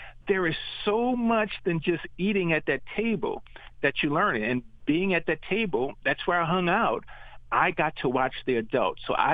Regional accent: Louisiana, United States; Well, you know, growing up in Louisiana, everybody sits in the kitchen.

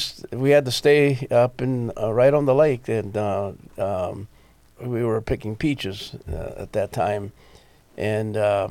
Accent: Farr, Texas, United States; also born or lived in Ohio / Michigan / Indiana / Wisconsin; Well, I was born in South Texas, in the Rio Grande Valley. It was a little town called Farr, next to McAllen, Texas, about 12 miles from the bridge into Mexico at Reynosa.

